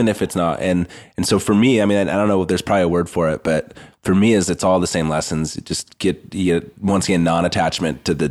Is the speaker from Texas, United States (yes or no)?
no; Boise, Idaho, United States; growing up in Boise